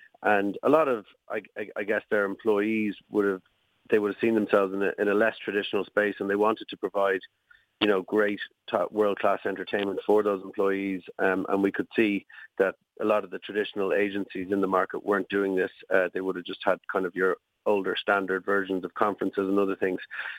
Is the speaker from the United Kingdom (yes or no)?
no; Dublin, Leinster, Ireland; Yeah, my own background. You know, I grew up in Dublin, went to Trinity.